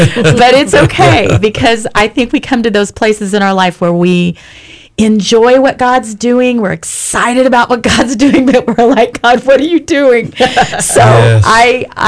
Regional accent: Kansas City, Missouri, United States; So I'm from Kansas City, Missouri.

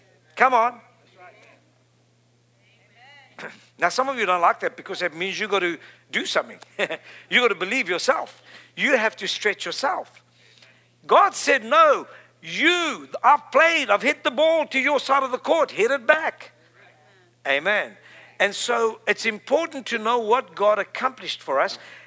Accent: South Africa; I mean, I'm from Africa. Come on. I'm from the lowest part in Africa. Like Lodabar, I'm from South Africa. I mean, south. If you'd pushed me another foot, I was in the ocean.

